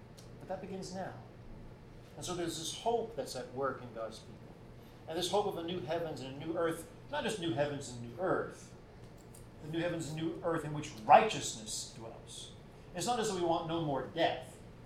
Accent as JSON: {"language": "English", "region": "Alabama", "country": "United States", "said": "I can talk that way because I'm from Alabama."}